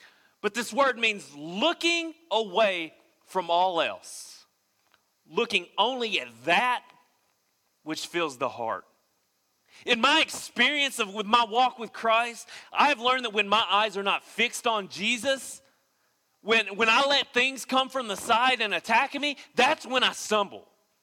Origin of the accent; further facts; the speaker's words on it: Tennessee, United States; I'm from Tennessee. I don't dress like I'm country, but in my heart, I really am country.